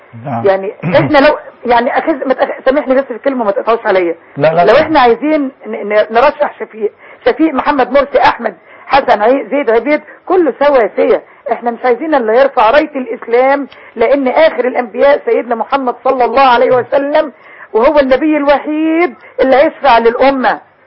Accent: Egypt; انا اولا مصرية من ايام عبد الناصر

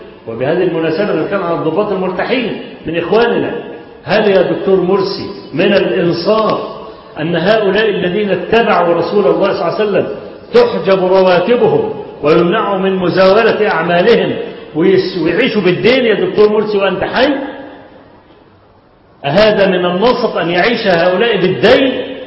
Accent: Egypt; فكلامي مش لاني انا مصري،

